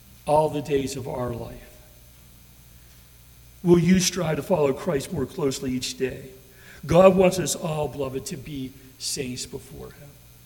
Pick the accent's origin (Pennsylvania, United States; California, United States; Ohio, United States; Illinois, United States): Ohio, United States; West Belair; she was part of my local church that I grew up in West Belair, Ohio.